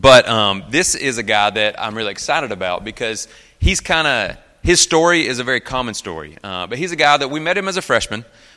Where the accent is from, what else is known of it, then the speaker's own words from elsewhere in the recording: Chattanooga, Tennessee, United States; now in Brazil; So I am from here in Chattanooga. Grew up in the Hickson Red Bank area. I've been in Brazil now for almost 18 years.